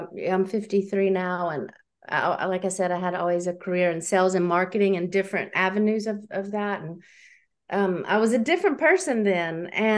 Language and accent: English; United States; now in Netherlands; Well, I'm American, but I have a Dutch husband, and we've lived in the Netherlands for almost 14 years. So, I do speak Dutch, but it's not such a comfortable language, honestly, for me.